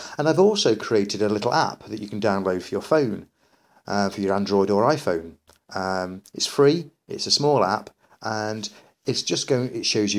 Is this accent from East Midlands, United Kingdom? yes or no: yes; East Midlands, United Kingdom; Myself and Dean have come from a similar area. We're both from Derbyshire.